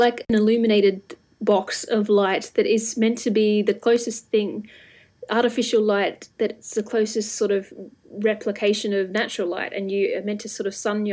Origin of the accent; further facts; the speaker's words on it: Australia; also born or lived in Canberra; I came from Australia where the winters were very mild, even living in Canberra, where the nation's capital, which can be quite chilly.